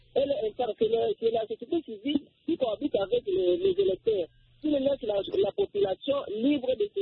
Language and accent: French; Tshikapa, Kasaï, DR Congo; chez nous, à Tchikapa